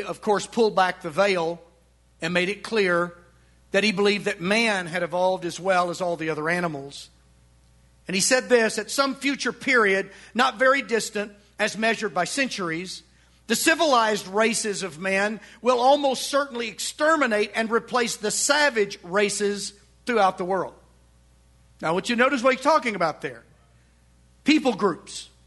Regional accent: Arkansas, United States; I didn't believe that growing up in Western Arkansas.

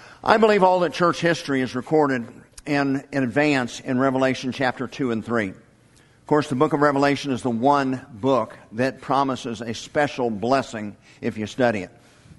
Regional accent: Edmond, Oklahoma, United States; we grew up in a very strict, independent Baptist home. But even in our home, growing up in Edmond in the 60s and in the 70s

